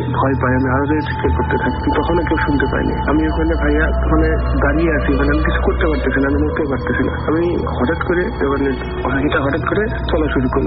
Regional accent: Sirajganj, Rajshahi Division, Bangladesh; now in Dhaka, Bangladesh; ভাই আমার দেশের পাশে পাতলাকা হওয়া সত্ত্বেও আমার বাবা চাকরি সুবাদে আমি সিরাজগঞ্জে বড় হয়েছি। তো এখন ঢাকার একটা প্রাইভেট ইউনিভার্সিটিতে লেখাপড়া করতেছি।

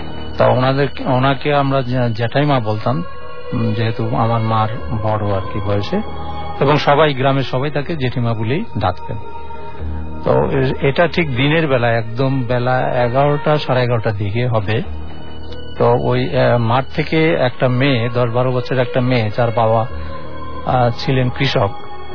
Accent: Rajbari, Dhaka Division, Bangladesh; আমার বাড়ি রাজবাড়ী সূর্যনগরে।

